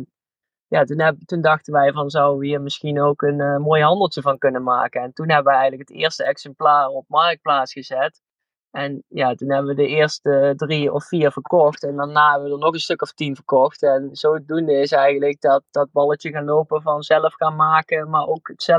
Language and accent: Dutch; Leende, North Brabant, Netherlands; born there; 27 jaar, geboren in Leende.